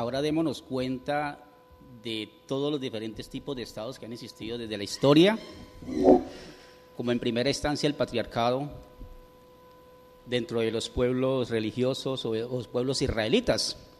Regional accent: Colombia; ¿En qué medida puedo decir que yo soy colombiano

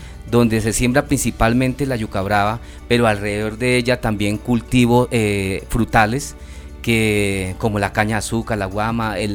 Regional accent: Guainía, Colombia; yo vengo del departamento del Guainía, que es uno de los departamentos que hacen parte de la cuenca amazónica colombiana.

